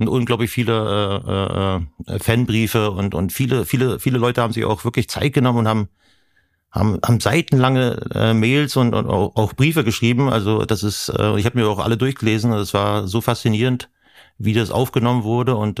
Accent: Mecklenburg-Vorpommern, Germany; Privatsphäre bin ich als Mecklenburger.

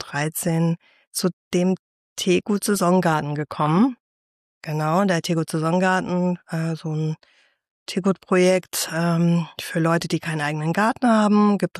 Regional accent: Fulda, Hesse, Germany; dann habe ich hier meine Jugend verbracht im Kreuz.

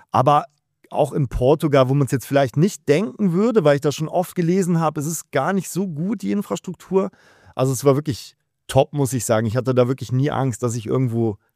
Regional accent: Germany; now in Zurich, Switzerland; bei meinen Eltern oben in Deutschland. Man hört, wir kommen beide ursprünglich aus Deutschland

